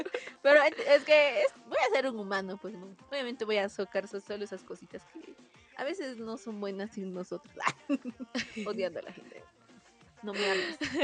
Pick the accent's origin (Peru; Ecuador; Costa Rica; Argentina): Peru; Cusco; Es que también me estresaría mucho quedarme en mi pueblito. En mi comunidad. Ay, sí, como si... A quedarme en mi Cusco. Yo amo mucho Cusco